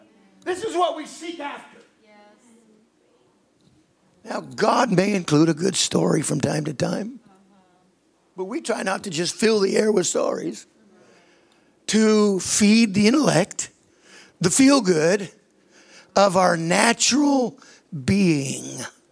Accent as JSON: {"language": "English", "town": "Yakima", "region": "Washington", "country": "United States", "tie": "born or raised there", "said": "I grew up in Yakima. There was no rain."}